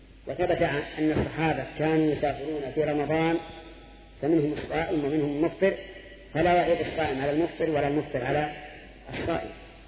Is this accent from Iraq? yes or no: no; Al-Qassim, Saudi Arabia; خمس الصاع الحال عندنا في القصيم